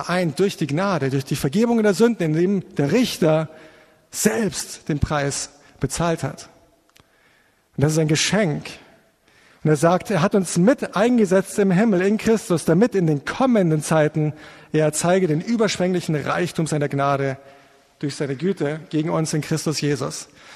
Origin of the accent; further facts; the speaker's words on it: Munich, Bavaria, Germany; Ich komme aus München. Ja, also wenn du in München aufgewachsen bist